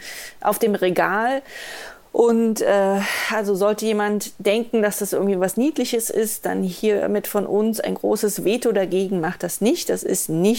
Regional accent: East Germany, Germany; Ich komme aus der DDR. Wir haben da nichts. Gab's nicht.

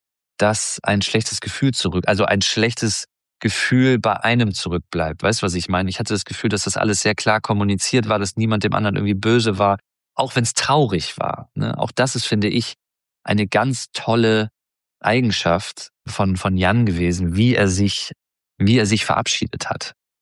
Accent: Hamburg, Germany; Dann Hamburg als meine Heimatstadt, auch immer eine Reise wert.

